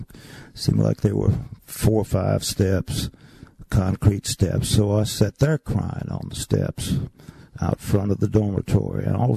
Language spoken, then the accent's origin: English; Meadow Branch, North Carolina, United States; I said, "Meadow Branch, North Carolina."